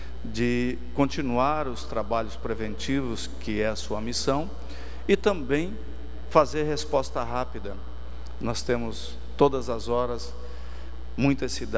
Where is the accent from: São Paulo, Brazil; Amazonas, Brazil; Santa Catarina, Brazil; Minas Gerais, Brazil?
Santa Catarina, Brazil; Blumenau; Nós que somos do Vale do Itajaí, Blumenau, Blumenau é a cidade